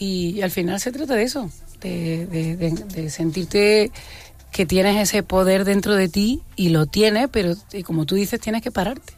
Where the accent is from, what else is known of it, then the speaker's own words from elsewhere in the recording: Granada, Andalusia, Spain; also born or lived in Armilla; me he criado en Peñuela, me he criado en Armilla también, pero me he criado, nací en maternidad en Granada, en el centro de maternidad, de donde nacen la mayoría de los granadinos, o sea que soy granadina